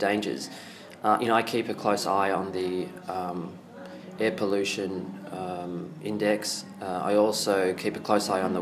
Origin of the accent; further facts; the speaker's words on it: Melbourne, Victoria, Australia; moved away as an adult; now in China; from Melbourne, and I've been here in China for just about 10 years.